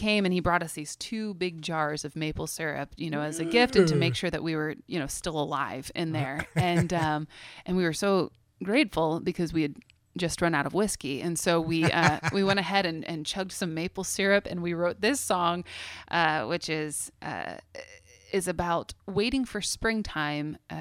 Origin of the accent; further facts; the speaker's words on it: Pennsylvania, United States; I'm from Western Pennsylvania in the snow belt there.